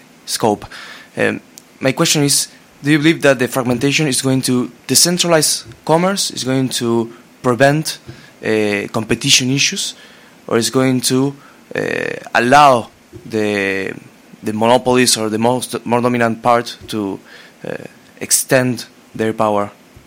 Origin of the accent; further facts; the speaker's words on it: Argentina; I'm from Argentina.